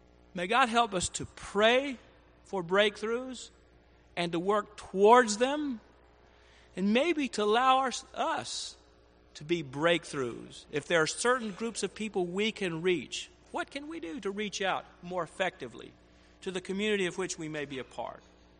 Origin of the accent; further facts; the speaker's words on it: Alabama, United States; now in New Jersey, United States; other cultures than that which, in which I was raised in Alabama, as I'm in New Jersey and New York.